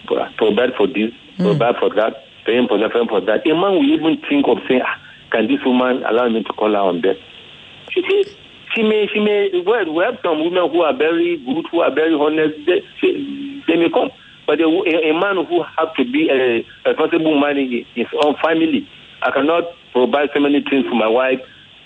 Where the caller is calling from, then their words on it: Ifo, Ogun, Nigeria; I'm calling from Ifo, Ogun State.